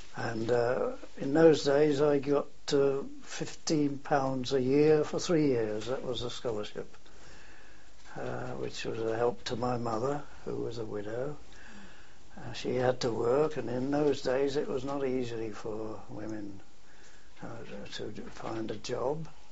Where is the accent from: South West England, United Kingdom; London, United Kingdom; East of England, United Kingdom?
London, United Kingdom; Lambeth; born there; I was born in Lambeth, London, in the 9th of March, 1897.